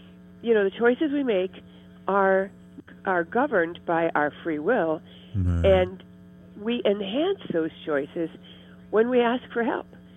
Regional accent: Ohio, United States; and we were in L.A., and I grew up in Ohio when this happened.

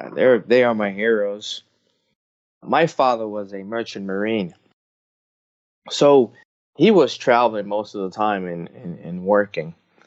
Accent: Puerto Rico; I grew up in Puerto Rico. I lived very close to a military base, and I had a lot of family members that served.

